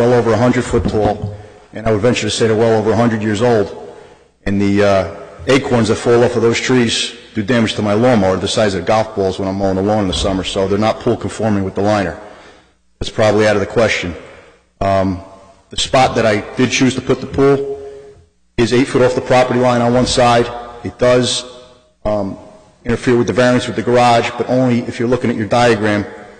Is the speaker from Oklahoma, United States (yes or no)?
no; Nutley, New Jersey, United States; born and raised in Nutley, wanted to live in Nutley.